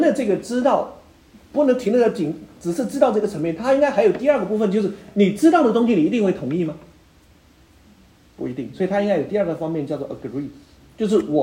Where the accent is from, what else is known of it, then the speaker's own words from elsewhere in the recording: China; 当然跟我们中国人来思想的无后为大